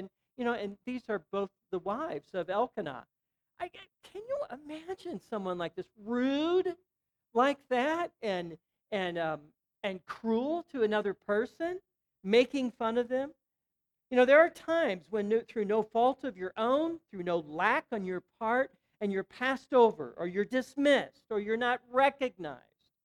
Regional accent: St. Louis, Missouri, United States; but I wasn't a Southerner. I was a Midwesterner. I'm from St. Louis.

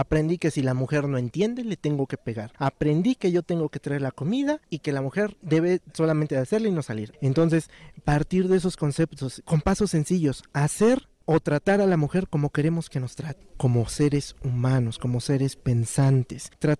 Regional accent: Veracruz, Mexico; soy del estado de Veracruz, México.

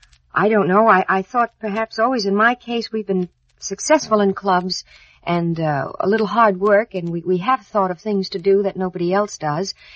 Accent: New York City, New York, United States; I was born in New York City.

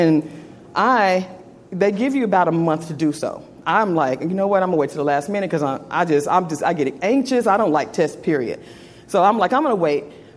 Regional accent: Elk City, Oklahoma, United States; I lived in a place called Elk City, Oklahoma. That was my hometown.

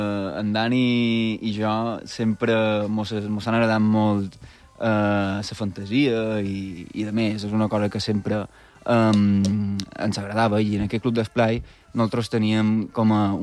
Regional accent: Palma, Balearic Islands, Spain; Jo som de Sondamento.

